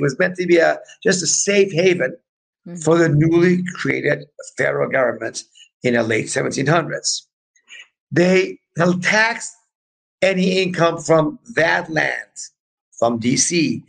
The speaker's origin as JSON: {"language": "English", "country": "United States", "said": "And we don't have that anymore, Lee, because we as American people have forgotten about it in the public school system."}